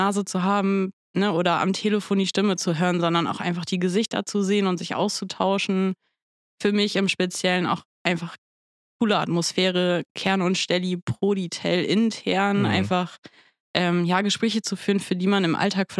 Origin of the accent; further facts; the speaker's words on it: Hamburg, Germany; born there; Gebürtige Hamburgerin.